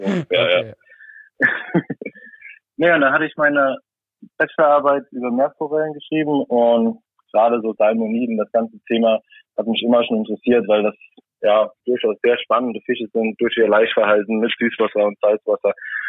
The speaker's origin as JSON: {"language": "German", "region": "Saarland", "country": "Germany"}